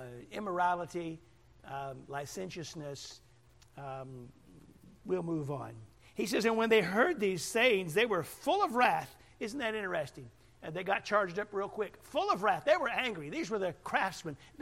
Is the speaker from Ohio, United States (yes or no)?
no; Huntsville, Alabama, United States; I said, well, from the Huntsville area.